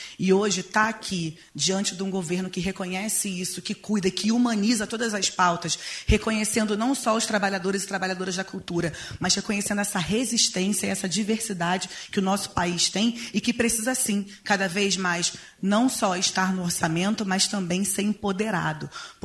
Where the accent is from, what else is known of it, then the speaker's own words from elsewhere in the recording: Rio de Janeiro, Brazil; eu cresci ali, né, perto da Imperatriz, em Bom Sucesso, Maré, frequentando não só a Imperatriz, porque sou, mas também Cacique de Ramos, né, Freixo, desde pequena.